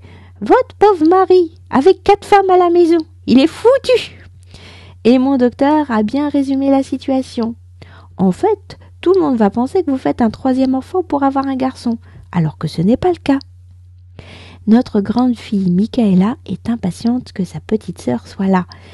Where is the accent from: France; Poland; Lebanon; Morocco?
France; je suis française, j'habite près de Paris